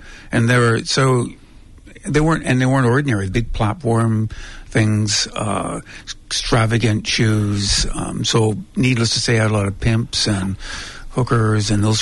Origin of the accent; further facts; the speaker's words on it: Canada; it's not American. I'm very close to you. I'm a Canadian, okay, Commonwealth.